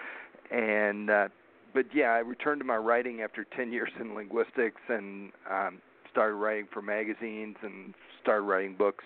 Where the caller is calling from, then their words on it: Denver, Colorado, United States; also born or lived in West Virginia / Kentucky / Indiana; Tony, I'm calling in from the Denver, Colorado area where I live out here. And I was born in West Virginia, and I spent the first 12 years in Kentucky, but I went to high school and college in Indiana.